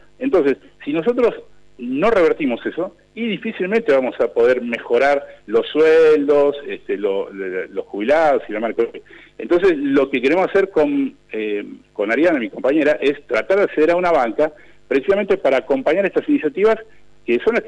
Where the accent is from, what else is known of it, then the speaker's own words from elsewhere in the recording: Argentina; creo yo como argentino tenemos es que este país no te da garantía de nada